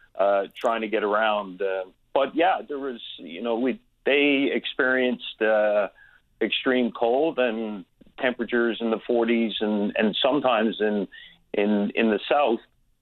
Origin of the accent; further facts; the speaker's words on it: St. John's, Newfoundland and Labrador, Canada; also born or lived in Toronto; I was born in Buckins, and that's where my mom and dad met, and after a short stint there, we moved briefly to Toronto, and then my dad decided to come back to St. John's, So we moved back to St. John's.